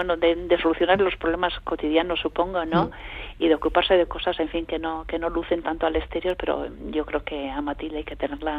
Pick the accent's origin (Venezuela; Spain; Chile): Spain; Errenteria, Basque Country; Porque somos de Rentería, nosotros también.